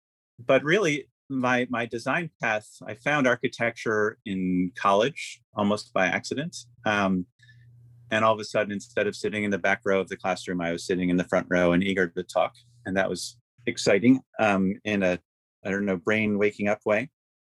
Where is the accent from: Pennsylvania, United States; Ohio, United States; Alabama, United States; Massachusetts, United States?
Pennsylvania, United States; Philadelphia; I grew up in Philadelphia and spent my summers in Maine.